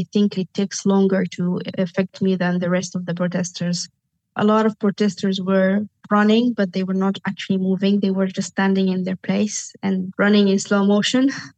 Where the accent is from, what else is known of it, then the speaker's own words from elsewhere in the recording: Sudan; I'm from Sudan.